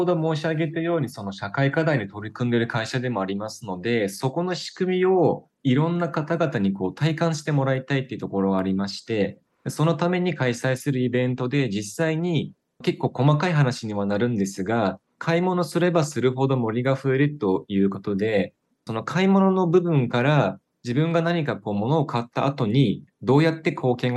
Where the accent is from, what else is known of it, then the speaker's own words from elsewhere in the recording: Turkey; first language Turkish; Japanese is a second language; 母国語はトルコ語ですので、まあ、日本語はちょっと後で勉強したっていう感じですね